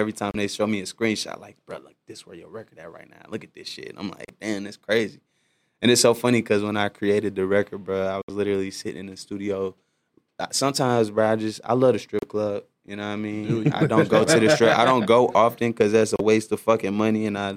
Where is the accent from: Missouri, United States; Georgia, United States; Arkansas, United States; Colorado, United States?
Missouri, United States; St. Louis; Well, you know I'm from St. Louis, bro. So, like, our strip club was Onyx. We had the Pink Slip.